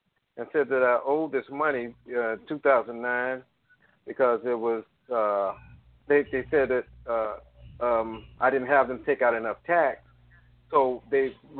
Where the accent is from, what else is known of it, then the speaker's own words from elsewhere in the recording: Detroit, Michigan, United States; Okay, I'm from Detroit.